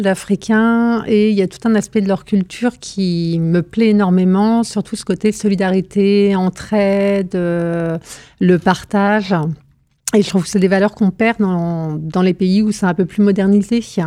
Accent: Saint-Ouen, France; Alors moi, j'ai grandi effectivement dans le Saint-Ouen, un tout petit village de 200 habitants. Je viens d'un milieu populaire français, milieu ouvrier.

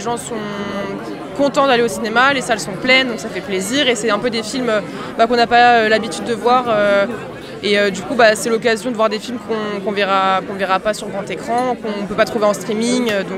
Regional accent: Vesoul, Bourgogne-Franche-Comté, France; Oui, je suis de Vesoul.

